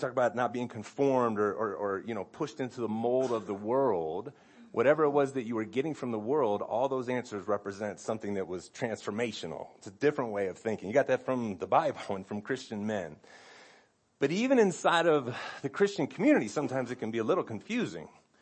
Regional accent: Cleveland, Ohio, United States; I grew up in Cleveland. He came to Denver all the time.

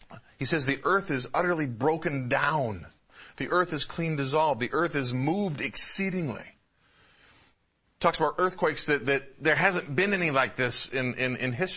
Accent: Midwest, United States; I grew up in the Midwest. We have tornadoes in the Midwest.

